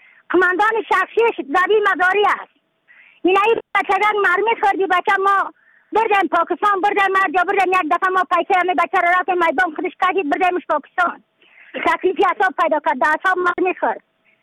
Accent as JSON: {"language": "Persian", "region": "Badakhshan", "country": "Afghanistan"}